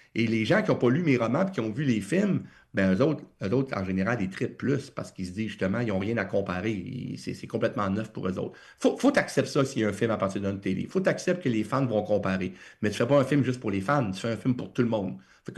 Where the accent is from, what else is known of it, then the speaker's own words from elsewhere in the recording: Drummondville, Quebec, Canada; Dans tous mes romans, je parle de Drummondville parce que oui, c'est une façon de rendre hommage à ma ville natale.